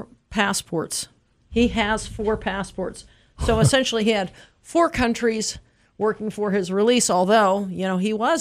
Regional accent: Butler, Pennsylvania, United States; we grew up in Butler, Pennsylvania.

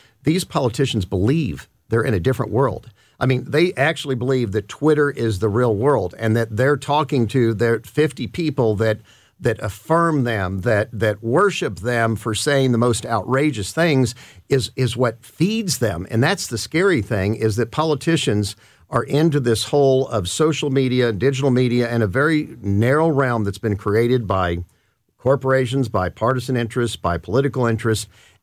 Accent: Cape Girardeau, Missouri, United States; I'm from Cape Girardeau. Driving to Sykeson for lunch or something is no big deal.

